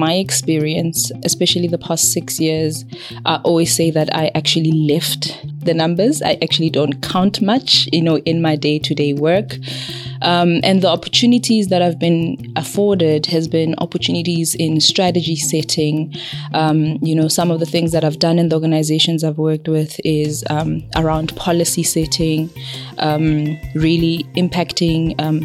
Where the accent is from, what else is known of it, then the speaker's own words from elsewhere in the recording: Soweto, Gauteng, South Africa; I'm originally from Soweto, which is a large township in Johannesburg, South Africa.